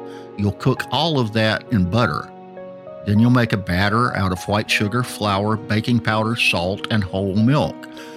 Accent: Ellijay, Georgia, United States; Because I grew up in Ellijay, the apple capital of Georgia, I also prefer the fall because folks harvest apples then.

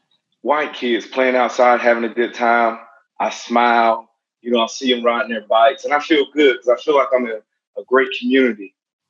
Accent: Brunswick, United States; I grew up in Brunswick. I was born and raised in Brunswick.

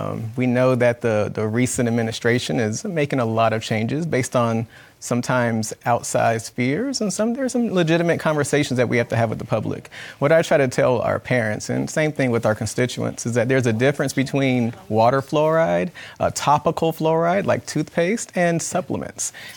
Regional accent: Atlanta, Georgia, United States; now in Smyrna, United States; Well, yeah, I'm a pediatric dentist in Vinings. I grew up in Atlanta, Mays High School. I'm a church deacon and Bible study teacher in the city of South Fulton. And I live in Smyrna.

